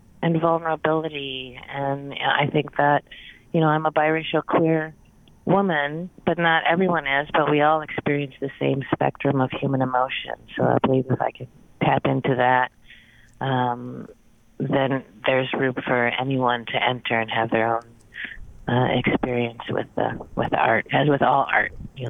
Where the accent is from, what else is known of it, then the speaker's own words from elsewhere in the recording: Wisconsin, United States; moved away; I moved to Boston first from Wisconsin, where I grew up, and applied for the Emerging Artist Showcase and won